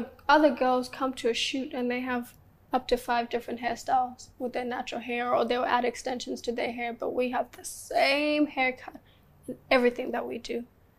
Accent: Australia; growing up in Australia, there's a lot of refugees

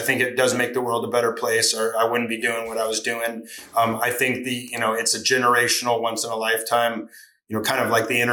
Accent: Santa Barbara, California, United States; the Santa Barbara Bowl, which is a 5,000 person outdoor venue in Santa Barbara, which is my hometown, for 17 years.

